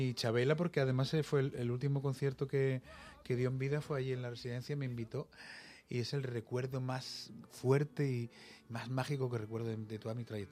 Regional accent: Badalona, Catalonia, Spain; en Badalona, además, de donde yo soy

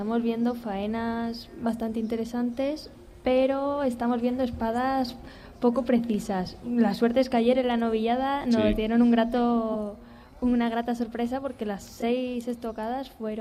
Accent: Casarrubios, Community of Madrid, Spain; Y luego en mi pueblo, en Casarrubios, hay una ganadería, chiquitita, pero bueno, es una ganadería.

